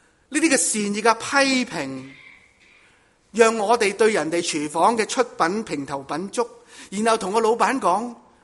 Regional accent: China; 加上了我们中国人客气一点说，中国人很客气，不客气一点说，就是我们口不对心，我们有面子的问题

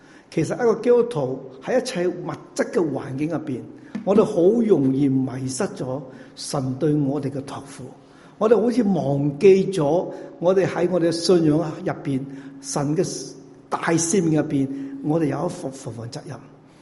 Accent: Vietnam; moved away as an adult; now in United States; 我是越南的华侨啊，我早期70年我哋就到咗美国读书，

